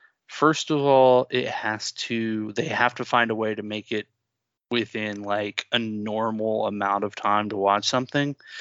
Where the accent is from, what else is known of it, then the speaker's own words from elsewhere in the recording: Florida, United States; So as a kid, we lived, you know, everybody knows we grew up in Florida.